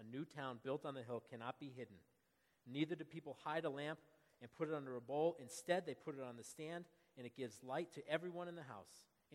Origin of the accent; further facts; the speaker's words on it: Lynn, Massachusetts, United States; I'm from Lynn, Massachusetts, and I play for the glory of the Lord.